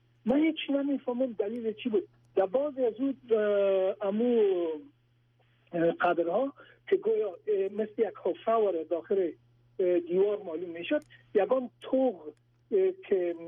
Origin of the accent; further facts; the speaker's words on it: Kabul, Afghanistan; من از شهر کنی کابل هستم، ما در اون شهر کنی کابل بزرگ شدیم